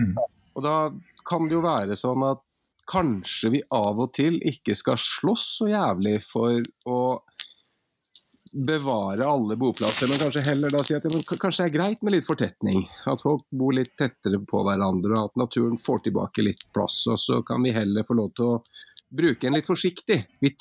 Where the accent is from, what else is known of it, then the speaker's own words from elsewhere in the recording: Finnmark, Norway; min familie er fra Trøndelag, og jeg er født og oppvokst i Finnmark.